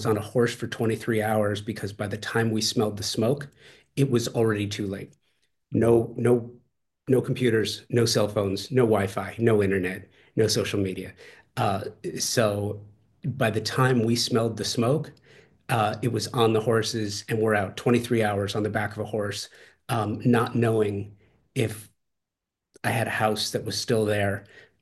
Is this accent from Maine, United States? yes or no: no; Los Angeles, California, United States; I mean, I'm a native Angeleno. I grew up in LA. I grew up in the San Fernando Valley. I was a teenager in the 80s.